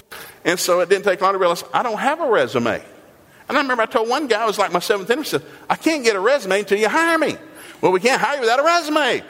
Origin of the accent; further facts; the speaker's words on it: United States; See, I grew up thinking in America, people hired you because you needed a job.